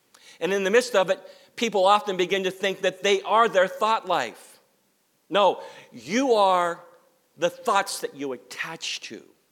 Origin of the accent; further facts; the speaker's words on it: Pennsylvania, United States; Back in the old days, I grew up near Penn State University